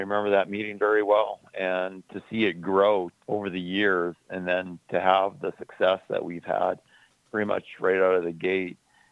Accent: Nelson, British Columbia, Canada; I was born and raised in Nelson

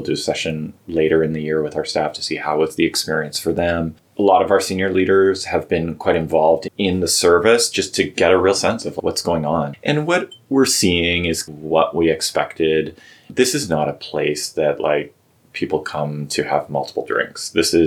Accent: British Columbia, Canada; So I grew up in British Columbia.

